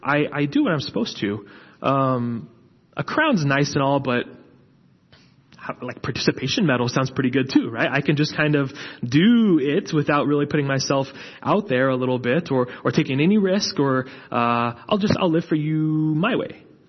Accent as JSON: {"language": "English", "region": "Oklahoma", "country": "United States", "tie": "born or raised there", "said": "Jim Thorpe is from my home state. He's from Oklahoma."}